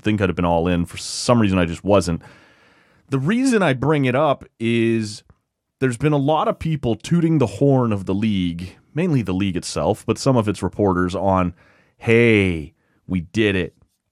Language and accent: English; Toronto, Ontario, Canada; I grew up in Toronto, I'm listening to the Fan 590, and it's Toronto sports media